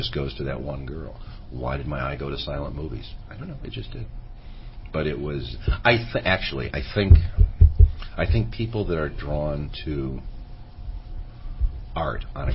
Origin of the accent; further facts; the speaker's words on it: Cleveland, Ohio, United States; Cleveland, I grew up in Cleveland. Cleveland had a good TV packages.